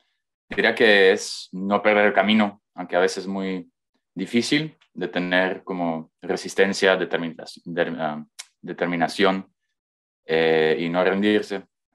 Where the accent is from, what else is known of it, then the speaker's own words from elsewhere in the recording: Belgium; Spanish is a second language; moved away as an adult; Soy emprendedor, soy belga, quizás mejor dicho, soy de Bélgica. Soy padre, tengo un hijo de 9 años, soy expat. Me fui de Bélgica después de graduar